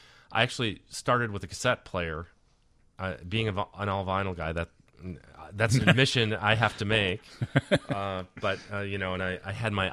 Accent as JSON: {"language": "English", "town": "LaGrange", "region": "Illinois", "country": "United States", "tie": "born or raised there", "said": "I grew up in LaGrange. I went to LT. Go Lions."}